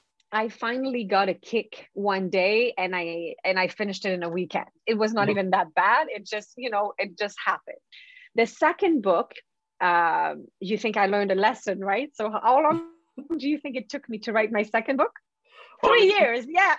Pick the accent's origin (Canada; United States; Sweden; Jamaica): Canada; I'm French Canadian, so this is not one of my skills